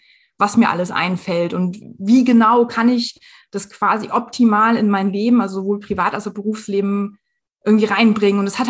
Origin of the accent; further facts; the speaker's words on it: Northern Germany, Germany; born there; ich bin Ende 30 Jahre alt und ich wohne jetzt seit mehr als 15 Jahren im Rhein-Main-Gebiet, bin aber eigentlich ein gebürtiges Nordlicht.